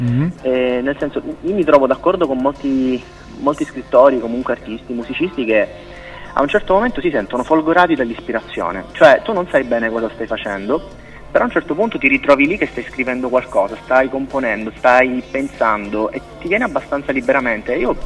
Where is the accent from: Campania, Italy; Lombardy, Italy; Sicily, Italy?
Sicily, Italy; Messina; also born or lived in Pisa; now in Bologna, Italy; momento vivo a Bologna, dico in questo momento perché di città ne ho cambiata qualcuna, nel senso io sono originario di Messina, sono siciliano, però sono stato diversi anni a Pisa e sono da 10 anni ormai che vivo a Bologna